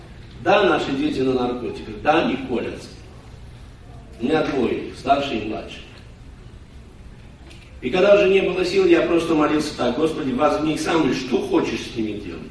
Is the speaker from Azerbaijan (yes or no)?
no; Tashkent, Uzbekistan; я знал, я вырос там, мы в Ташкенте, мы, у нас на улице она росла.